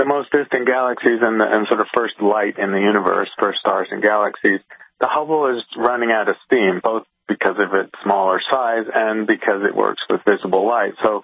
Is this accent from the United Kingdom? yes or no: yes; United Kingdom; I grew up in Britain, which doesn't have a lot of starry skies